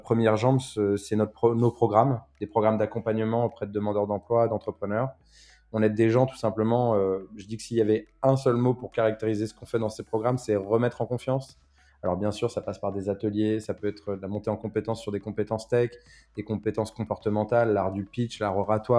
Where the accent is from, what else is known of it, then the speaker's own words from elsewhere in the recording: Évry-Courcouronnes, Île-de-France, France; Moi, j'ai grandi à Évry-Courcouronnes, je suis un pur produit de banlieue. J'ai grandi dans un quartier de voisin à celui d'Elisabeth, dans un quartier qui s'appelle Jean Rostand.